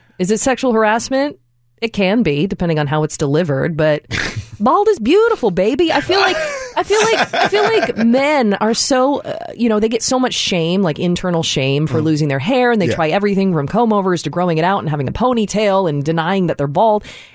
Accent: Marysville, Washington, United States; Yeah, I got down with Spokane for 5 years, but I'm from Marysville.

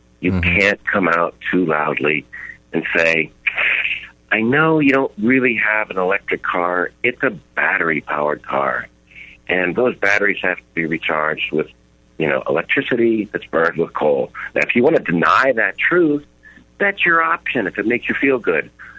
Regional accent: Louisiana, United States; born there; also born or lived in Florida; I was born in Louisiana, right? So it's a big oil producing state, and I follow it pretty closely. And I lived in Florida, and I follow that one pretty closely, too.

